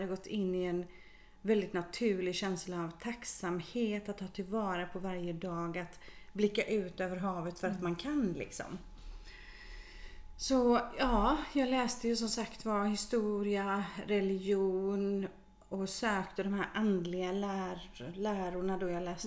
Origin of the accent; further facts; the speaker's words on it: Hindås, Västra Götaland County, Sweden; Jag växte upp i Hindås, så det ligger ju inte så långt ifrån Borås.